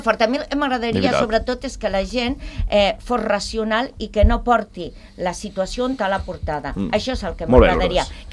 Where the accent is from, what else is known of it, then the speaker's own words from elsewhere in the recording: Catalonia, Spain; jo, com a catalana d'origen, de base...